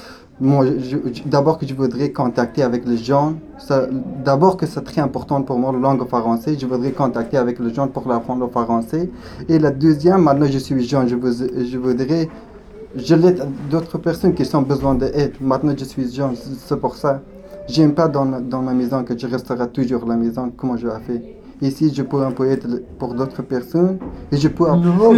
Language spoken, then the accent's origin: French; Afghanistan; French is a second language; now in France; je viens d'Afghanistan.